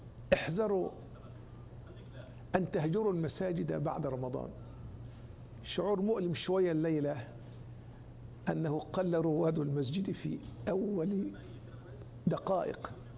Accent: Saudi Arabia

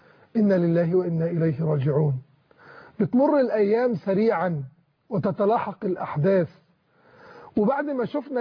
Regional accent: Egypt

